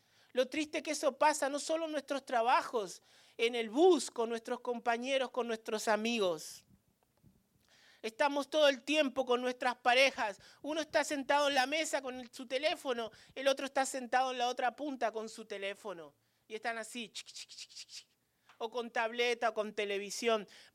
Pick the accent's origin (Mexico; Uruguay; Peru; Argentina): Uruguay; nosotros somos de Uruguay, y en nuestro país resulta que a los cristianos nos llaman fascistas.